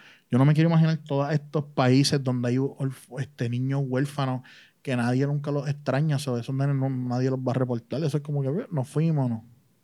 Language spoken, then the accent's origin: Spanish; Puerto Rico; nosotros como puertorriqueños y usted como latino